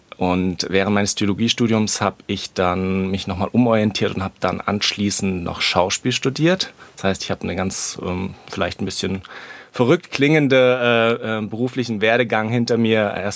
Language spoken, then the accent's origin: German; Leipzig, Saxony, Germany; Also ich bin geboren in Leipzig, damals war das noch die ehemalige DDR und 1982 bin ich da geboren und bin noch auch zur Schule gegangen.